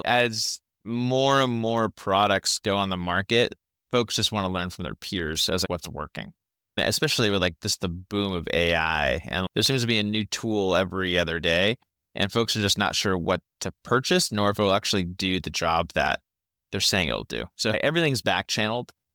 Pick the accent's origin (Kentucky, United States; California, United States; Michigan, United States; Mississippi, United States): California, United States; Chico; now in Bay Area, United States; I'm from Chico to the Bay Area, only 2 hours down the road. So I've always been in Northern California.